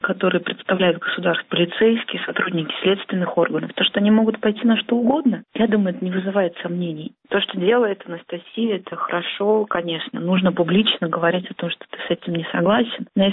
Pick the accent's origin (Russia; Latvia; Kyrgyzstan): Russia; Izhevsk, Udmurtia; born there